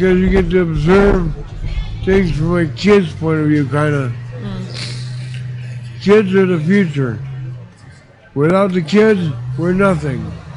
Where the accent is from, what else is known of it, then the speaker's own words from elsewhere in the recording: Hawaii, United States; also born or lived in Columbus, United States; Originally, I was born in Columbus, Ohio. I was raised in the 50th state, Hawaii, before it was a state.